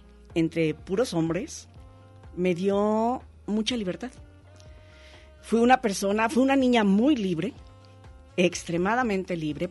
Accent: Encarnación de Díaz, Jalisco, Mexico; yo nací en un municipio que es límite de Jalisco con Aguascalientes. El municipio se llama Encarnación de Díaz.

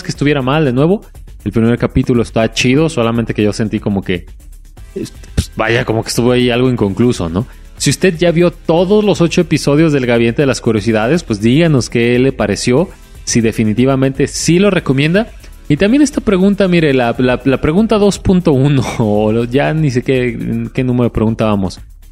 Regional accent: Guadalajara, Jalisco, Mexico; siendo mexicanos y más específicamente tapatíos

